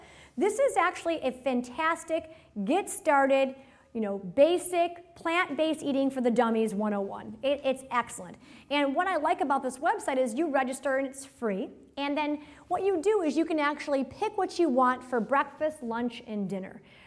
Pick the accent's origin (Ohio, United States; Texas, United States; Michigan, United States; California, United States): Michigan, United States; I grew up on hamburgers and french fries and meatloaf and potatoes growing up in Michigan.